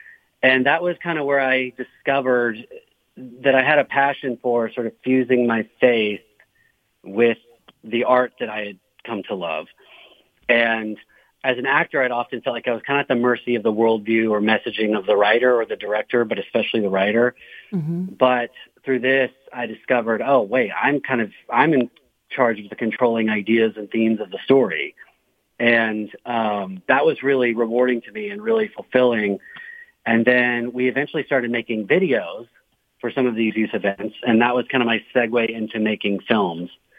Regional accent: Houston, Texas, United States; And then I came back to finish university near my hometown in Houston.

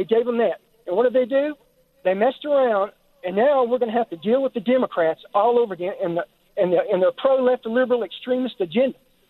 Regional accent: Texas, United States; I take it from being a Texan that they really don't want to do anything.

